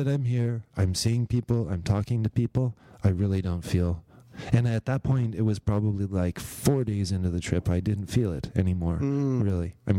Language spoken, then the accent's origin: English; United States; you know, when I said I was from America, he looked shocked, you know.